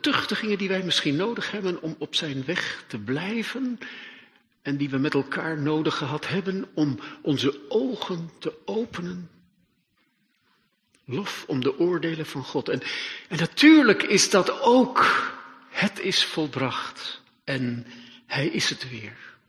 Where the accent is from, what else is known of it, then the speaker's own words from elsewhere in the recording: Hilversum, North Holland, Netherlands; En ik kom uit Hilversum